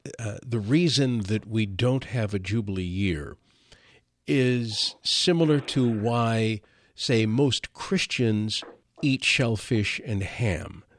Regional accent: Detroit, Michigan, United States; So I'm from Detroit originally, and in 1967, we had what we then called the Detroit Riot.

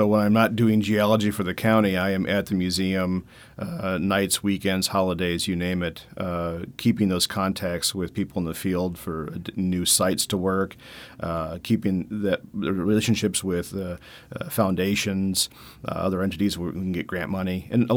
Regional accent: St. Louis, Missouri, United States; also born or lived in Ferguson, United States; growing up in St. Louis, there wasn't a whole lot of opportunity to do that, especially with two blue-collar, you know, parents in Ferguson, Missouri, of all places.

